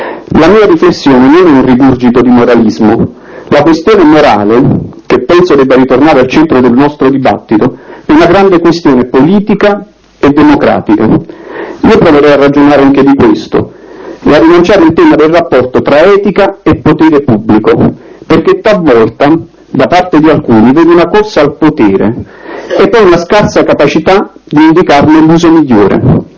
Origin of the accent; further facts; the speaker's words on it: Campania, Italy; io vengo dalla Campania, una regione bellissima ma tormentata